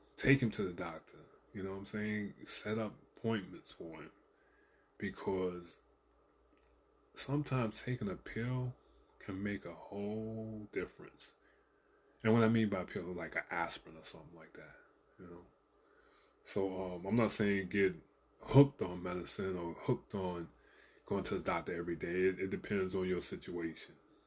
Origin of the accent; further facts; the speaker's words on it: Savannah, Georgia, United States; a homeboy, you know, reached out to me, someone I grew up back, who I grew up with back in Savannah.